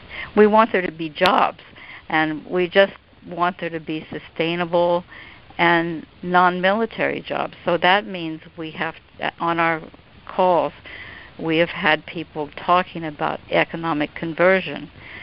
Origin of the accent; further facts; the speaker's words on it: Northampton, Massachusetts, United States; in my hometown here of Northampton, Massachusetts